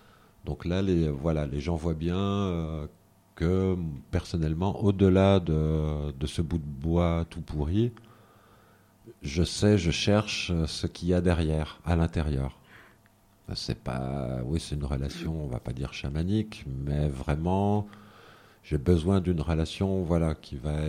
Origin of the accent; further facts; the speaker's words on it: Alise-Sainte-Reine, Bourgogne-Franche-Comté, France; Le chêne, personnellement, c'est mon côté celte, puisque je viens d'Alésia, mon côté gaulois va voilà, vers le chêne.